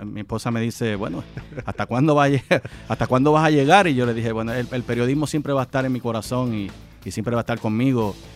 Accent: Río Piedras, Puerto Rico; mi pueblo, mi ciudad haya reconocido los méritos míos como profesional, y es un orgullo pertenecer a un salón donde hay tantas figuras legendarias en el deporte, no solamente de Río Piedras

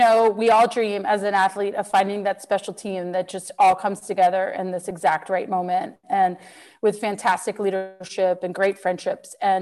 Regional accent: Reston, Virginia, United States; I grew up in Reston, which was this urban planning central area of the United States, the first planned community.

